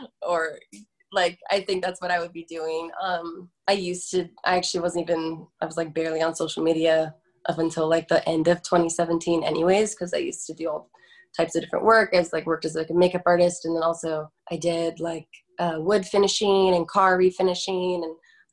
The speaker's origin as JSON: {"language": "English", "region": "Florida", "country": "United States", "tie": "born or raised there", "lives_now": "Los Angeles, United States", "said": "I'm from Florida and I live, grew up by the ocean. So like I need an ocean next to me and palm trees."}